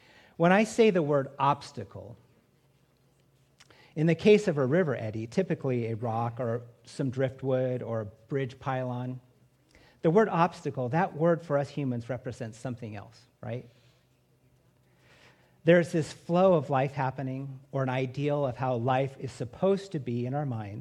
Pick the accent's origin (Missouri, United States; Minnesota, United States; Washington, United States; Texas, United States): Washington, United States; So growing up in Washington State from ages 5 to 15, one of my cherished memories of summer was hanging out in a little town named Winthrop, way north, getting up near Canada, tucked in the North Cascade Mountains